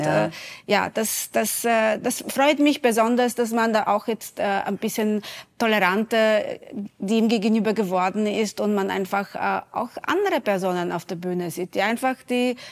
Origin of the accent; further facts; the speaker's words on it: Poland; Ich darf sagen, ich bin Polin.